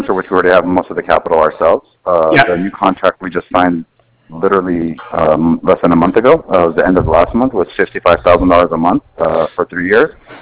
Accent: California, United States; I live in the valley, but I grew up by the beach in South Bay.

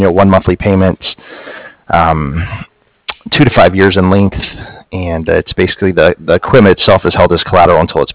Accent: Dallas, Texas, United States; I grew up in Texas around the Dallas area, so I'm a little bit familiar.

